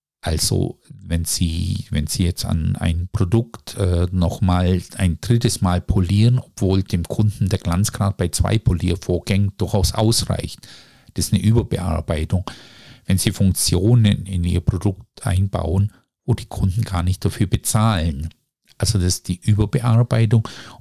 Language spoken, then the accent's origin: German; Baden-Württemberg, Germany; ich bin Schwabe und als Schwabe heben wir alles auf.